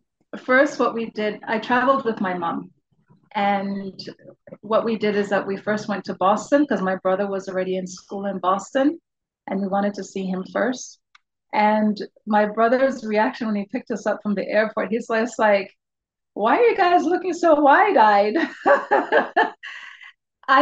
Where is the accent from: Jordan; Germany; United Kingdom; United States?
Jordan; One of my favorite childhood memories was when I grew up in Jordan.